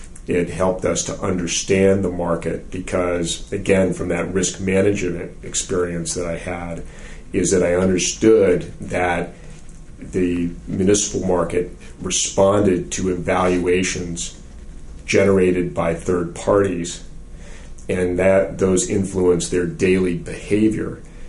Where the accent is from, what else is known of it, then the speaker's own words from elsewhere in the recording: Boston, Massachusetts, United States; because I'm from Boston area.